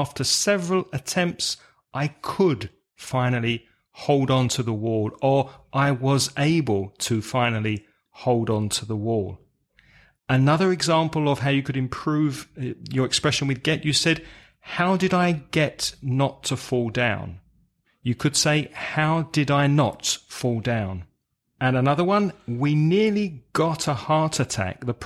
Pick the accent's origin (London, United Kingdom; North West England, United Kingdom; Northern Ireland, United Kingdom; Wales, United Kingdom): London, United Kingdom; As a Londoner, I swallow my R's.